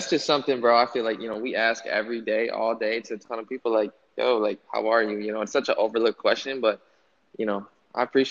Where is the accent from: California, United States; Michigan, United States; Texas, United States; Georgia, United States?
Michigan, United States; Durand; So I grew up near just about 10 miles away from Flint, Michigan. So a small town, it's called Durand.